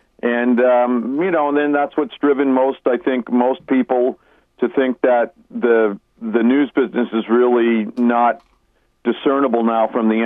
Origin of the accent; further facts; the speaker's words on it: Northeast, United States; also born or lived in New England / Mid-Atlantic; my background, I grew up in the Northeast, really very classic Irish family